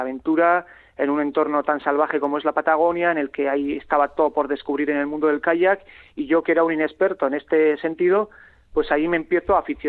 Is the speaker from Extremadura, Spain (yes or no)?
no; San Sebastián, Basque Country, Spain; yo soy de San Sebastián, aquí en el norte, y no tenemos ríos de este tipo aquí cerca